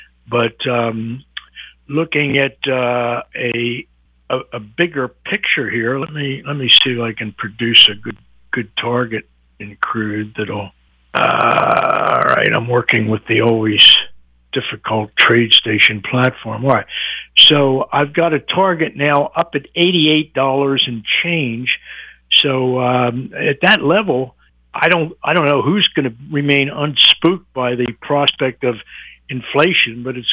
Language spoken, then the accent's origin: English; United States; But Canada seems, at least to this American, it's you guys are wandering around in the woods.